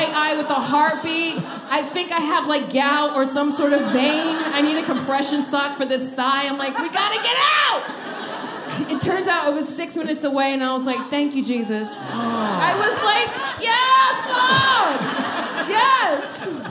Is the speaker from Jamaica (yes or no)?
yes; Jamaica; And we're both Jamaican.